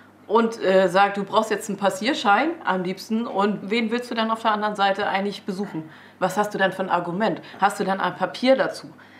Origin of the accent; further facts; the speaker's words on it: Schleswig-Holstein, Germany; In der dänischen Minderheit, da wo ich quasi groß geworden bin